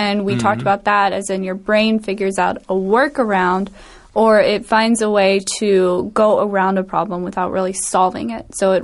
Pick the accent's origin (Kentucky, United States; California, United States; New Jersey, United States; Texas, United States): Texas, United States; No, I'm from West Texas, and it's about a 10-hour car drive to hit a coast in Texas from where I am.